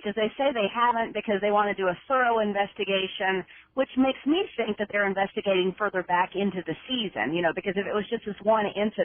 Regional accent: the South, United States; And I grew up in that region of the country, and I absolutely knew people whose grandparents or parents grabbed a switch

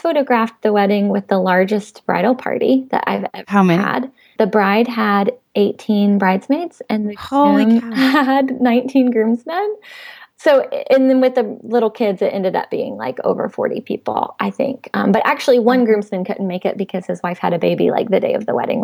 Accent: Raleigh, North Carolina, United States; I am a North Carolina girl born and raised in Raleigh.

